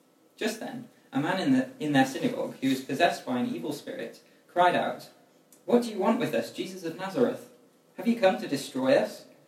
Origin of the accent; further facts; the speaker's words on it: Hexham, North East England, United Kingdom; I've been in Durham for 4 years. I came to study here in 2015 from a town called Hexham, which is not too far from here. So I grew up in Hexham Community Church